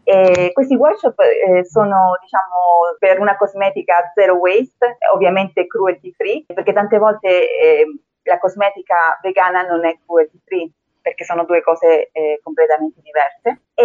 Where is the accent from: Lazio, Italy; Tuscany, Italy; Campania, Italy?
Lazio, Italy; Rome; also born or lived in Peru / Spain; now in Thailand; Sono peruviana, ma sono cresciuta a Roma, però sono peruviana 100%.